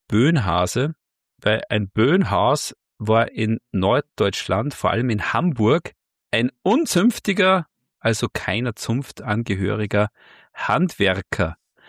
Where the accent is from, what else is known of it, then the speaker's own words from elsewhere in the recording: Austria; ich habe eh schon gesagt, bei uns in Österreich sagt man eigentlich Dachboden.